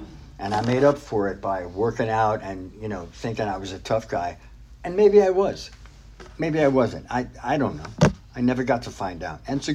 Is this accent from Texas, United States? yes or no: no; New York, United States; You know, I'm a New Yorker. I like profanity.